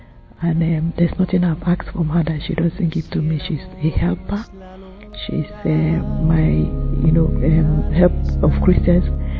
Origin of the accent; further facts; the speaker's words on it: Nigeria; and I'm from Nigeria.